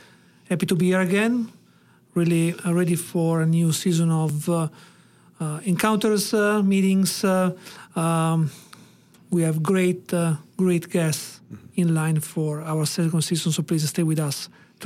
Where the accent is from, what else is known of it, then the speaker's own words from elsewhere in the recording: Italy; English is a second language; I'm from Italy. I guess my pronunciation doesn't have any other, it's kind of easy to, even my students tell me, "Oh, you're from Italy."